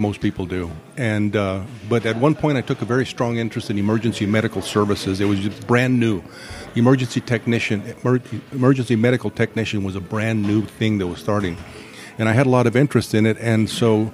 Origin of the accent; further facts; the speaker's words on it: Phoenix, Arizona, United States; also born or lived in Superior; I was born in Superior, Arizona, and our family goes back to about 1893, actually. I was raised in the Phoenix area.